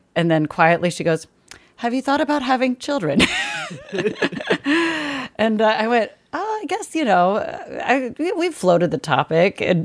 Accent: California, United States; I grew up in the Bay Area with lots of my relatives from my Taiwanese side of the family, my mom's side, my grandparents, aunts, uncles, their kids.

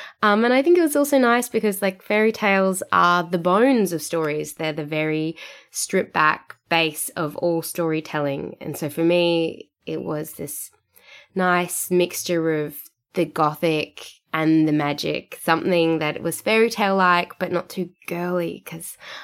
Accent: Sydney, New South Wales, Australia; now in Perth, Australia; I'm from Sydney. I live in Perth now, which is on the other side of Australia. And I've been living here for a couple of years now.

